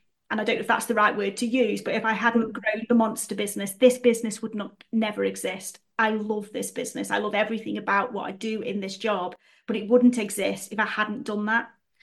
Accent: West Midlands, United Kingdom; accent: Stokey; my accent. I've got a Stokey accent, which, you know, hey, I say book instead of book, you know, but that's just me and that's just the way I am.

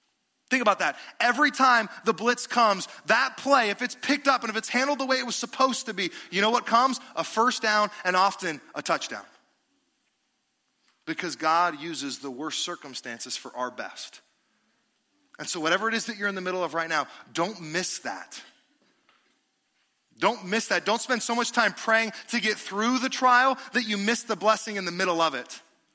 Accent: United States; I am an American, but I'm a Christian.

